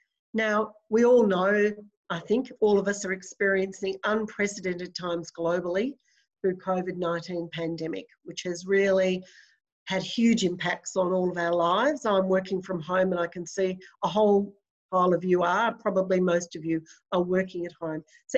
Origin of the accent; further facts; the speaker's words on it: Australia; Because I'm Australian, I'm bound to call it work integrated learning